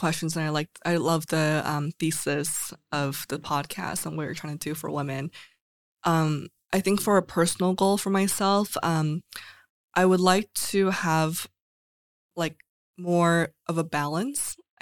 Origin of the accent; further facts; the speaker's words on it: Liaoning, China; I'm from the north side. Yeah. The northeast. Yeah. Liaoning.